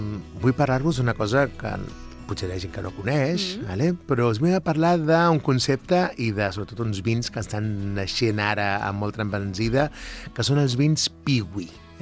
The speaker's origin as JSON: {"language": "Catalan", "region": "Catalonia", "country": "Spain", "said": "tots els que som aquí del Penedès"}